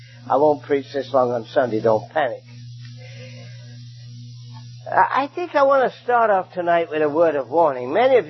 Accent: Hamilton, Ontario, Canada; Just a week before we left Canada, we're from Hamilton, Ontario in Canada.

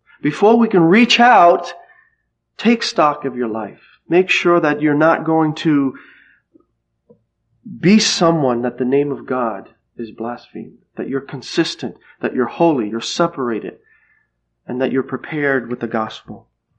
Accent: New Jersey, United States; I'm from New Jersey, and Nelson's from Queens

